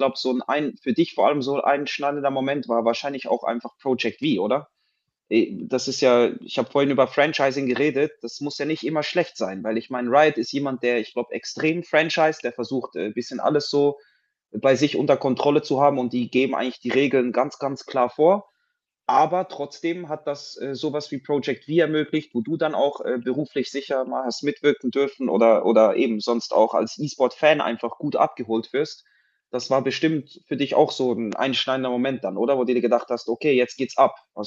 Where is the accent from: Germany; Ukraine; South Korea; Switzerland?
Switzerland; Du hattest immer als Schweizer Zocker, glaube ich, die Möglichkeit, an mehrere, sicher so 4 bis 6 LANs pro Jahr zu gehen.